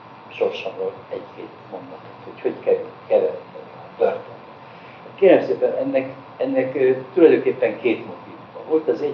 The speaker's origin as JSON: {"language": "Hungarian", "town": "Pécs", "region": "Baranya", "country": "Hungary", "tie": "born or raised there", "said": "egy olyan slamban nevelkedtem Pécs külvárosában, ahol a bűn, a bűnözés egy mindennapi jelenség volt"}